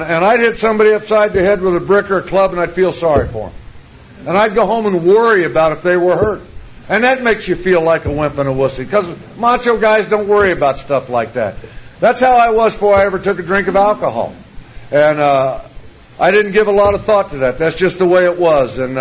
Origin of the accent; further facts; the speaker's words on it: Danville, Illinois, United States; born there; I was born in Danville, Illinois, and I had a great childhood growing up.